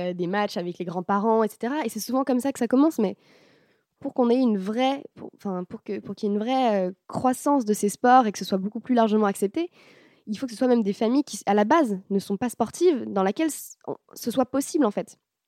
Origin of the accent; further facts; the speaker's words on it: France; on voulait un nom français parce qu'on est français